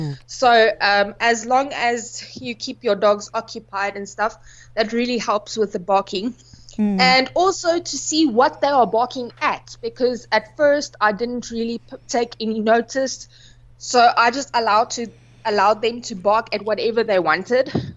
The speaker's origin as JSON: {"language": "English", "town": "Johannesburg", "region": "Gauteng", "country": "South Africa", "lives_now": "Nelspruit, South Africa", "said": "I'm not from Nelspruit originally. I came from Joburg"}